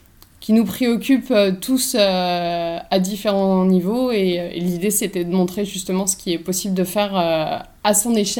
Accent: Laval, Pays de la Loire, France; je suis une Lavalloise et Mayonnaise pure souche. Donc j'ai grandi à Laval et je me suis exilée dans le nord de la France, dans le Pas-de-Calais, puis après à Lille dans le nord

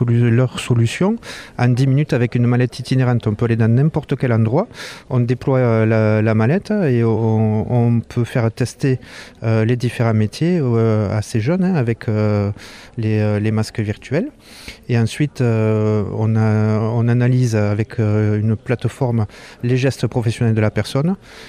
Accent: Occitanie, France; de l'association OTEMA TSA, Trouble du Spectre de l'Autisme. Et je viens du Tarn, entre Albi et Toulouse.

